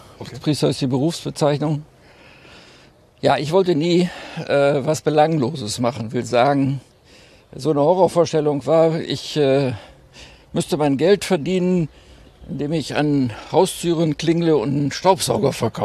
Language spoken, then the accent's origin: German; Münster, North Rhine-Westphalia, Germany; Ich komme aus Münster, ja.